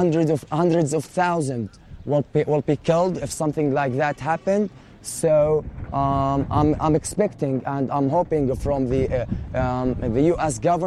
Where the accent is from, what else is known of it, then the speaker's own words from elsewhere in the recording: Rafah, Gaza Strip, Palestine; So I forced to move to another place at the same area, Rafah City, because I'm from Rafah